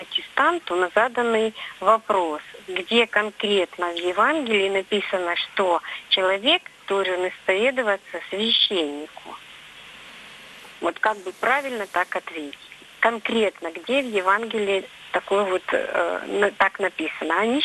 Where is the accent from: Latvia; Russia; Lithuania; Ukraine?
Ukraine; Crimea; я из Крыма.